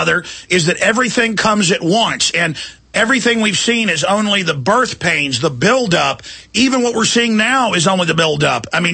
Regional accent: the South, United States; And again, I'm a Southerner, and my ancestors were on the side of the South.

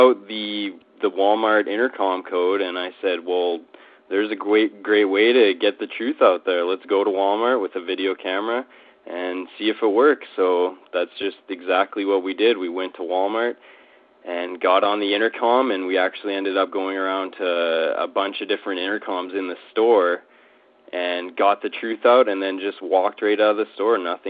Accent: Calgary, Alberta, Canada; born there; I was born in Calgary, Alberta

